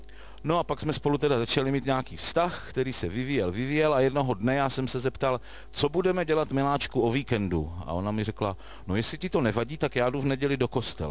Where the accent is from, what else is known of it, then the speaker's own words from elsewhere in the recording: Olomouc, Olomouc Region, Czechia; born there; narodil jsem se v minulém století, v Olomouci, jak jste jistě slyšeli, a podotýkám sice do nevěřící, ale do nádherné, šťastné rodiny